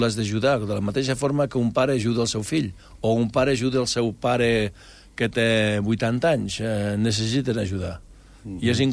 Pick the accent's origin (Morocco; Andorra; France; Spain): Andorra; A mi em fa por, jo com a andorrà, això em fa por, eh?